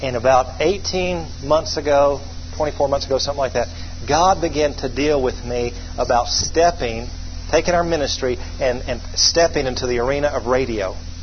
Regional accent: Atlanta, Georgia, United States; we just got on in Atlanta. That's my hometown.

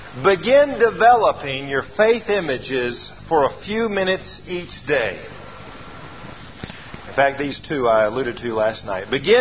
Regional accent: Atlanta, Georgia, United States; You know, I said I didn't grow up on the farm. I grew up in Atlanta, Georgia.

